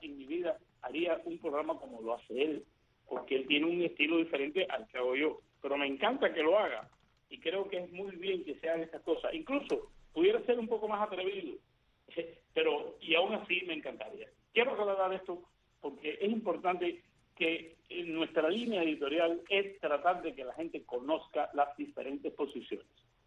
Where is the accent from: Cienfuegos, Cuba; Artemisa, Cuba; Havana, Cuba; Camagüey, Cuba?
Camagüey, Cuba; puedo añadir que soy camagüeyano, conozco a su familia en Camagüey